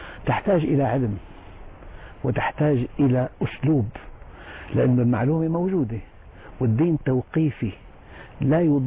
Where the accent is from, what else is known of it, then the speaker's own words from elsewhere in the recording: Damascus, Damascus Governorate, Syria; نشأت في دمشق في الشام من أسرة حظها من العلم كثير كان والدي أحد علماء دمشق نشأت نشأة يعني ملتزمة طبعا توفي والدي وأنا في السنة 5 من عمري